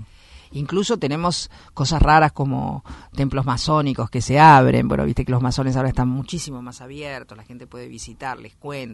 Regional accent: Buenos Aires, Argentina; Sí, sí, soy de Buenos Aires.

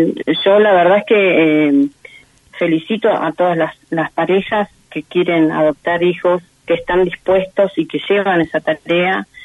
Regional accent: Esquel, Chubut, Argentina; born there; ¿por qué yo nací en Esquel y el resto nació en Buenos Aires?

